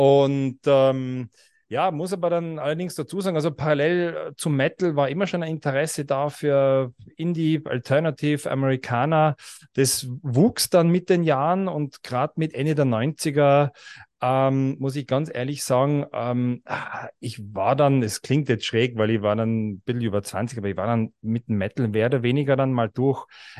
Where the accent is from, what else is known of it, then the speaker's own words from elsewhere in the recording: Austria; Ich bin aus Österreich, in Innsbruck wohnhaft, bin Jahrgang 79, also stolze 44 Jahre alt bereits.